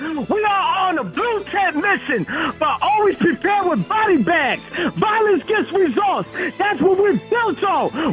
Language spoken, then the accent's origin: English; Philadelphia, Pennsylvania, United States; from North Philly Hunting Park, the Star Major of Philly.